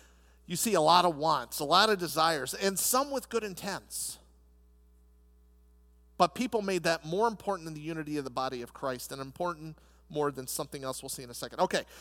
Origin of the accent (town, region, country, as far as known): Lancaster, Pennsylvania, United States